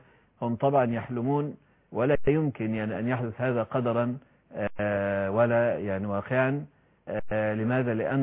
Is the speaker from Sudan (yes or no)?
no; Egypt